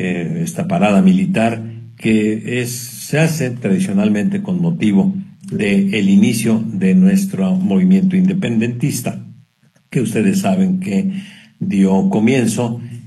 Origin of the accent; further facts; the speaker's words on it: Mexico; y por supuesto para nosotros como mexicanos